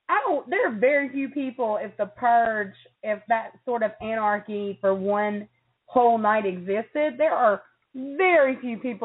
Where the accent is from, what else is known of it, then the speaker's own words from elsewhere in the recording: United States; Well, where I'm from is actually the border of Tennessee and Virginia, so you get a pass.